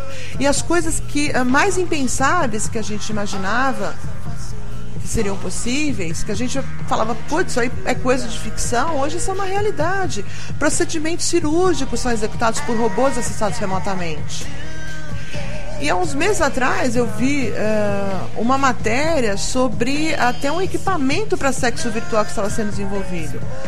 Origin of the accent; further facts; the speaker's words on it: São Paulo, Brazil; also born or lived in Rio de Janeiro; now in Cotia, Brazil; eu moro hoje na região de Cotia há 4 anos, mas eu morei a minha vida toda em São Paulo, praticamente excetuando um tempo que eu morei no Rio.